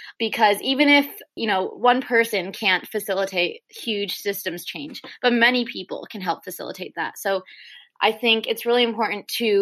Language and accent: English; Houston, Texas, United States; So I'm from Houston and Hurricane Harvey was a hurricane that really decimated our city in 2016.